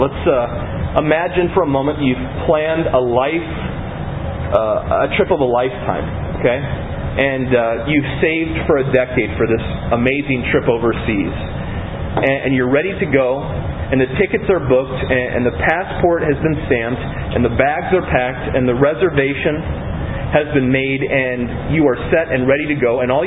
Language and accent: English; Iowa, United States; I'm from Iowa. We use that one all the time.